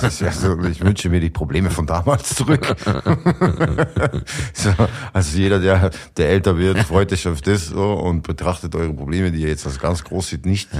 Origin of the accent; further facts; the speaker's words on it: Austria; Ja, aus Österreich, Mann.